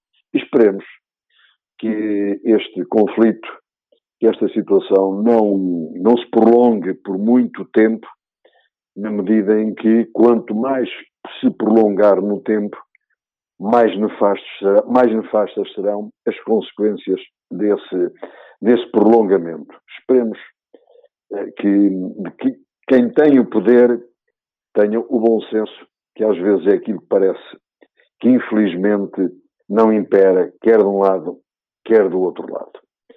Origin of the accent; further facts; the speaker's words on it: Portugal; Aquilo que, como português, lhe desejo pelo bem de todos nós